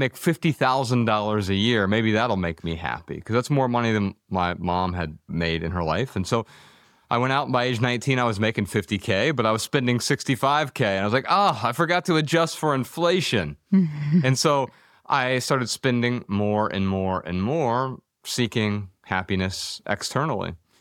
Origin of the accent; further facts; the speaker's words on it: Dayton, Ohio, United States; You know, I grew up really poor. I was born in Dayton, Ohio, and a lot of drug abuse, alcohol abuse, physical abuse in the home that I grew up in.